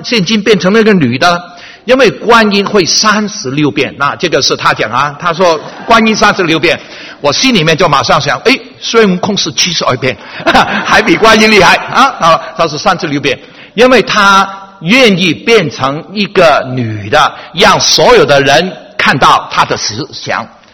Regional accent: Hong Kong; 我们香港的人，我是从香港来的

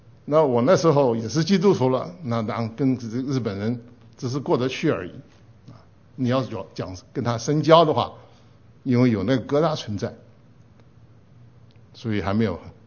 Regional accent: Chengdu, Sichuan, China; born there; 我在成都出生，从有记忆以来，我们就是淘警报。

